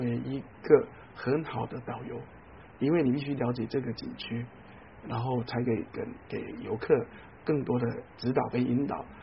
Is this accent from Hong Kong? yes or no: no; Taiwan; now in Nanjing, China; 我们小时候在台湾学过朱自清的背影